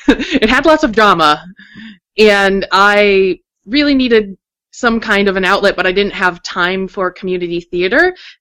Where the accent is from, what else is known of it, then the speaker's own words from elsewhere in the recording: Colorado, United States; I'm not. I'm from Colorado.